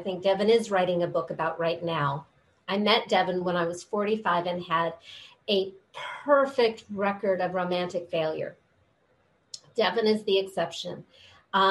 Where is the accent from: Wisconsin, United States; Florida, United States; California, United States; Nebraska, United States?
California, United States; I love it when it rains because I'm from California.